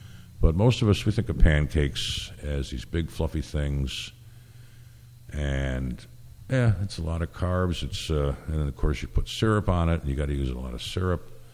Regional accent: New York, United States; because I'm from New York State anyway, it's a given.

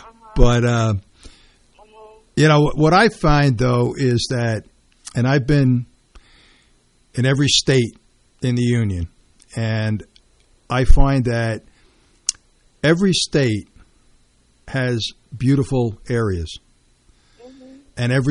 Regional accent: Brooklyn, New York, United States; I mean, I was born in Brooklyn.

